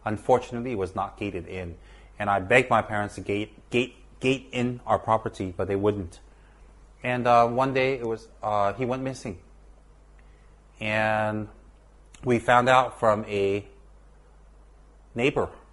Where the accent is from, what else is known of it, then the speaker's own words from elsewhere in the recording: United States; I am an American also, and I love Buddhism.